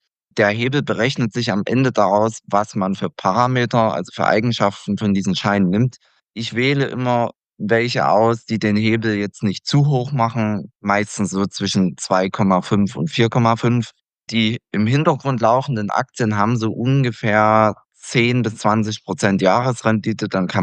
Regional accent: East Germany, Germany; now in Las Palmas de Gran Canaria, Spain; das Winterwetter in Deutschland, beziehungsweise in Ostdeutschland, wo ich herkomme, das ist nicht das Beste für mich gewesen.

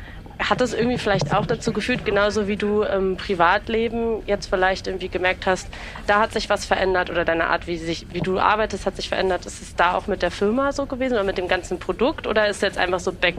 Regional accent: Berlin, Germany; ich komme auch aus Berlin

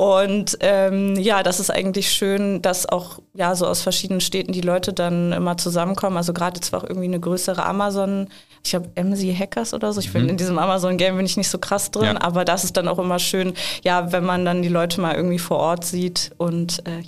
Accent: Thuringia, Germany; ich bin in Thüringen auf dem Bauernhof aufgewachsen

